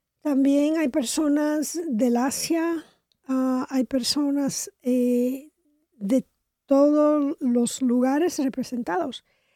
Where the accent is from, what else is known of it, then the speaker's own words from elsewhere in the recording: Dominican Republic; Yo soy de la República Dominicana.